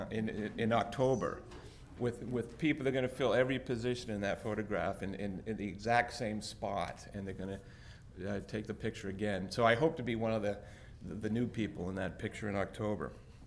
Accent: Augusta, Maine, United States; I am a Maine native, proud of that. I grew up in Augusta. I do live in Pennsylvania now, the state that tries to steal credit for the whoopie pie.

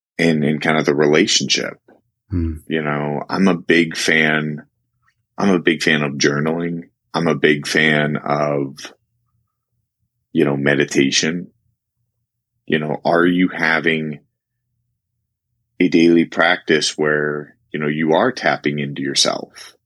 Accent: Illinois, United States; I grew up in Illinois, so I always attributed a lot of like scary emotions to big thunderstorms.

